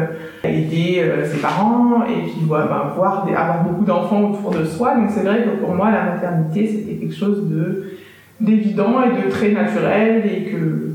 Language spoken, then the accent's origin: French; France; now in Munich, Germany; Je viens d'une famille nombreuse, je suis numéro 2 de 5 enfants, je suis française, mais j'habite depuis 15 ans à Munich, et mes parents vivent encore en France.